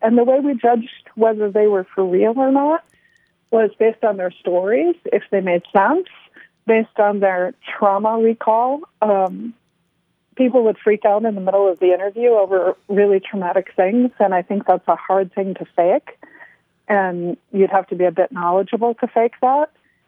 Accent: United States; especially knowing that I'm an American

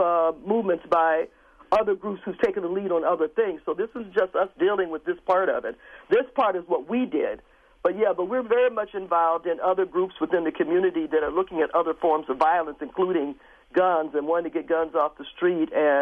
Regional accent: Milwaukee, Wisconsin, United States; I mean, we see many, many things going on, and I'm born and raised in Milwaukee, and just amazed at the change over the decades in terms of guns that we never knew about.

